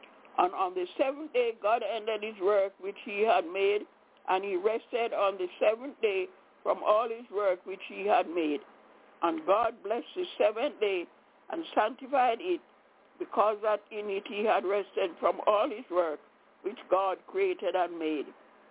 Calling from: Albany, New York, United States; I'm calling from Albany, New York.

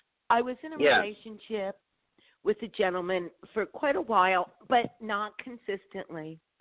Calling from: California, United States

